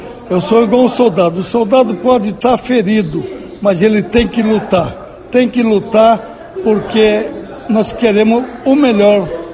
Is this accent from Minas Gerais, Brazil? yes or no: no; Bandeirantes, Paraná, Brazil; Eu nasci em Bandeirantes, nasci e moro aqui até hoje, faz 74 anos que eu estou aqui.